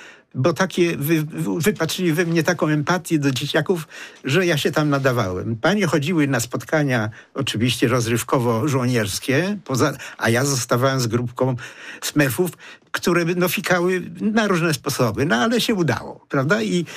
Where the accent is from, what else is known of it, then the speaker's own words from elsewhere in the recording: Poznań, Greater Poland Voivodeship, Poland; accent: Poznań dialect; Jak jeszcze ma furę, jak to mówię po poznańsku, to sobie wsiada i jedzie, tak?